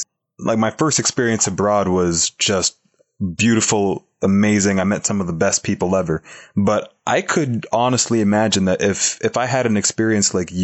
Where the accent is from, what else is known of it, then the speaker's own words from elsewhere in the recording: Toronto, Ontario, Canada; it had a vibe very, very similar to my hometown of Toronto, Canada.